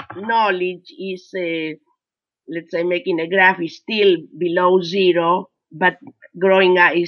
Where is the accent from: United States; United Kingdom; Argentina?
Argentina; English is a second language; moved away; I'm Freddy's mom. I'm originally from Argentina. After 36 years, I'm still talking, or I sound like a newcomer.